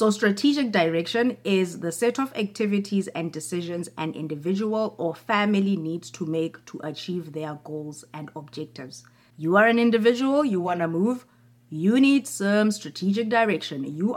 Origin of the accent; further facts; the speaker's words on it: South Africa; also born or lived in Europe / North America; now in Canada; I am a South African who has lived in both Europe and North America, and if you are new to my channel, in 2023, I became a Canadian citizen, making me a dual citizen of South Africa and Canada.